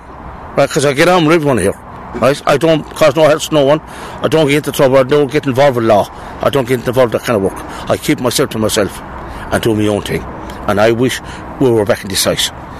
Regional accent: Ireland; now in Bristol, United Kingdom; I'm an Irishman. I'm in Ireland for the last 50 years. I'm over here for the last couple of years.

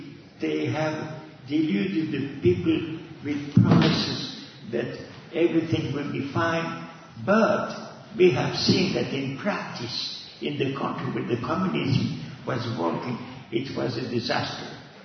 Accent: France; I grew up in France.

